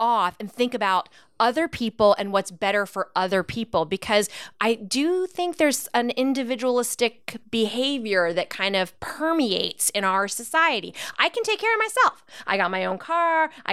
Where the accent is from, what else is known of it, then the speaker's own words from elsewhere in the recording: Pennsylvania, United States; also born or lived in San Diego; because I'm born and raised in America, grew up in Pennsylvania, lived in San Diego.